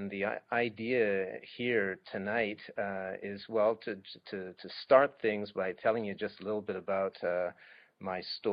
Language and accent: English; Switzerland; I grew up in Switzerland, so I actually had some experience with it.